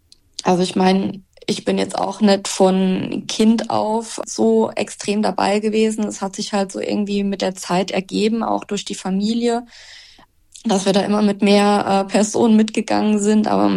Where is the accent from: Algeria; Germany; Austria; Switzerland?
Germany; Elversberg, Saarland; born or raised there